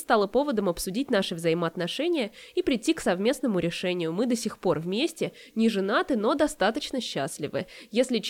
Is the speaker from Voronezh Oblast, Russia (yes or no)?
yes; Voronezh, Voronezh Oblast, Russia; а потом оказалось, что мы из Воронежа, из ее города